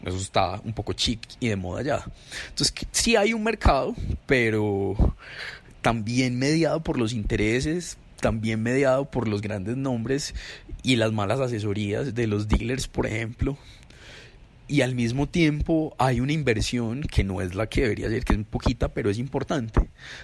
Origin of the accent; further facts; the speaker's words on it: Medellín, Antioquia, Colombia; now in Bogotá, Colombia; yo estoy en Bogotá, trabajo en Bogotá, soy de Medellín y no creo en esas barreras